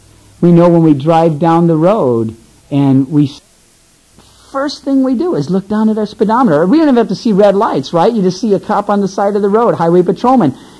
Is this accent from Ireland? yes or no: no; Philippines; We had that in the Philippines. I grew up partly in the Philippines, and when you're in the service over there, my dad was in the Air Force